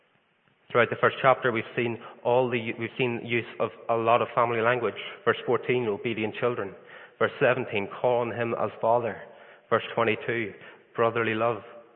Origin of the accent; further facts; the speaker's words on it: Newry, Northern Ireland, United Kingdom; When I'm back home in Ireland, in my hometown, I'm known as a … I have my father's eyes.